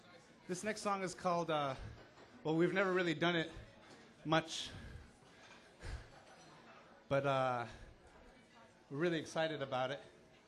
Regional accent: Bethel, Alaska, United States; born there; Aussie is from Chifornik, Karina is from Greenland, and I was born in Bethel.

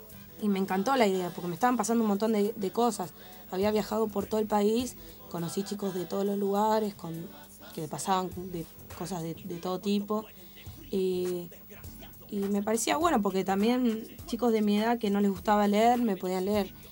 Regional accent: Corrientes, Argentina; born there; yo nací en Corrientes también, ¿no?

